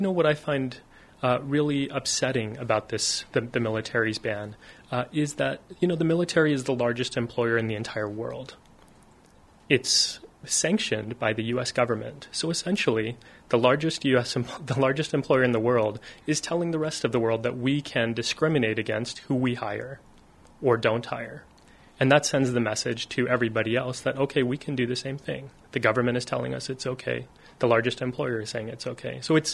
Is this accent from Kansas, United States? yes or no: no; San Antonio, Texas, United States; And growing up in San Antonio, I find myself constantly having to explain who I am, what I practice, why I look the way that I look.